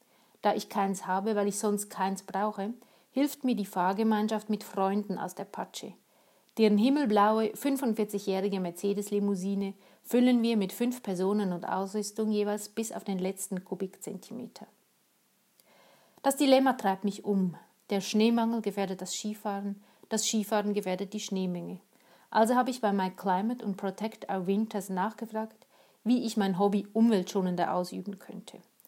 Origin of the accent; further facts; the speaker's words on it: Glarus, Switzerland; Aber im Glarner Hinterland, wo ich aufgewachsen bin, gab es nun mal wenig anderes zu tun.